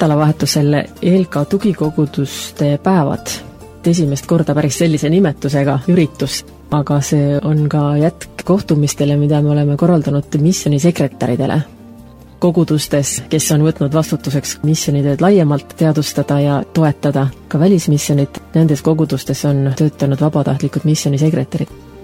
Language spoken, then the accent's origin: Estonian; Finland; now in Estonia; minul, kes olen Soomest tulnud